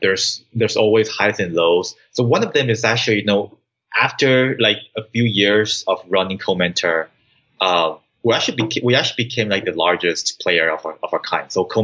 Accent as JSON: {"language": "English", "country": "Taiwan", "said": "I'm originally from Taiwan as well. Mm-hmm. So I consider that as my native country."}